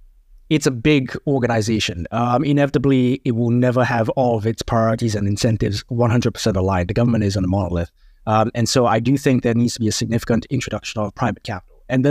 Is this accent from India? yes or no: no; Singapore; So I'm from Singapore